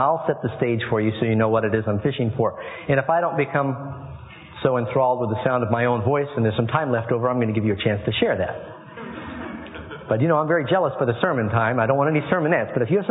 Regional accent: Miami, Florida, United States; We grew up in Miami, and a lot of my classmates were some of these Cuban kids who had immigrated

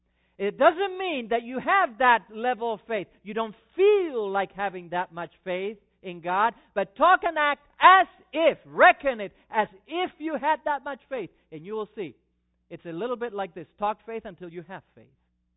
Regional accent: Argentina; And as a growing up in Argentina, I went to the circus 2 or 3 times

